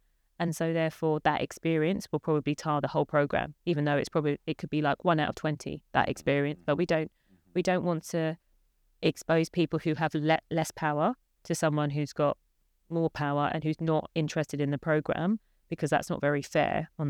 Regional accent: London, United Kingdom; having that diversity really naturally growing up in South London.

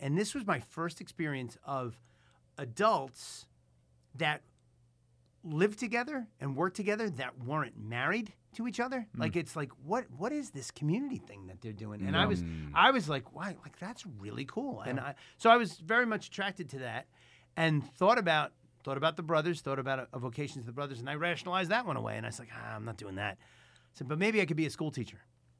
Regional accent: Bronx, New York, United States; I'm from the Bronx, sir.

